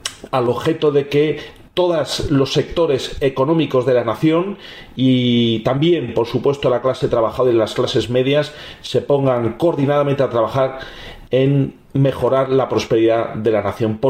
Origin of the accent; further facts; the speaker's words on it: Spain; Yo, como español, desde luego estoy orgulloso